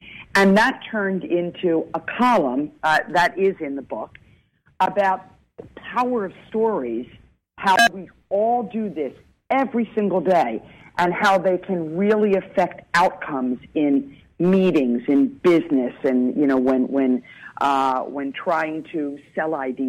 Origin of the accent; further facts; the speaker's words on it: Philadelphia, Pennsylvania, United States; I'm from Philadelphia. I'm coming back into 30th Street Station in Philadelphia.